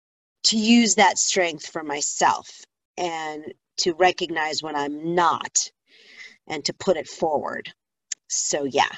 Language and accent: English; Hollywood, California, United States; And I am originally from Hollywood, California, believe it or not, a true native.